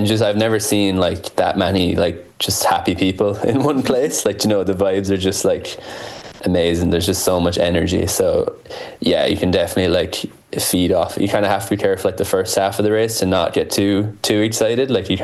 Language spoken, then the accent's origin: English; Ireland; I'm Irish